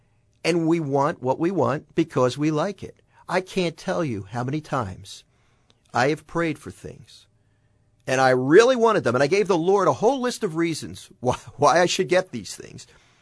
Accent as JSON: {"language": "English", "town": "Philadelphia", "region": "Pennsylvania", "country": "United States", "tie": "born or raised there", "said": "I remember, you know, I grew up in Northeast Philly, and I grew up in the 70s, late 60s, early 70s."}